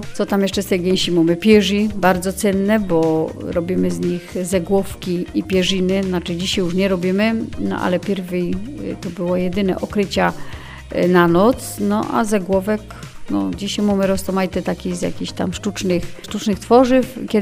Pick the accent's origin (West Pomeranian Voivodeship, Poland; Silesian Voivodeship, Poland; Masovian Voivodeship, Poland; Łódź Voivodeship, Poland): Silesian Voivodeship, Poland; my są stąd, że od wieków to jest nasza świętoziemia, że my z dziada pradziada Ślązoki